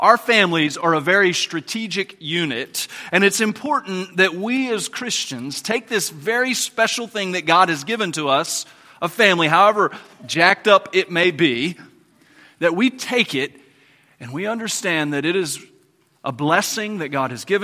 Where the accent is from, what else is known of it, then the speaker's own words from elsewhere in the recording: Denham Springs, Louisiana, United States; even though Denham Springs has some good qualities about it, and I love this as my hometown